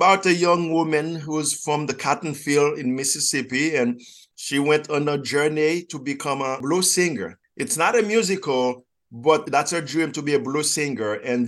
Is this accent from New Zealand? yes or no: no; Haiti; And I grew up in Haiti.